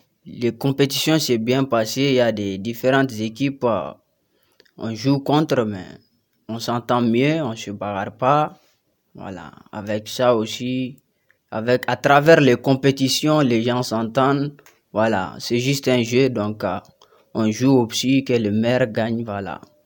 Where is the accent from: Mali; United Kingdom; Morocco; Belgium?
Mali; Gao; Je viens de Gao, plus précisément Cercle d'Ansongo. Je suis ici pour les études.